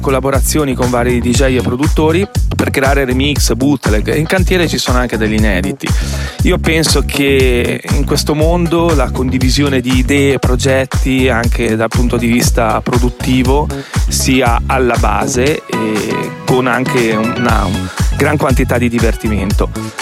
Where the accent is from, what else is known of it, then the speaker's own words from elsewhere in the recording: La Spezia, Liguria, Italy; Guarda, io sono di La Spezia, ho 45 anni